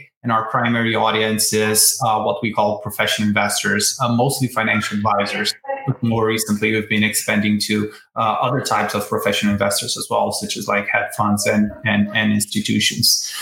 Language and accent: English; Brazil; I'm originally from Brazil, born and raised there.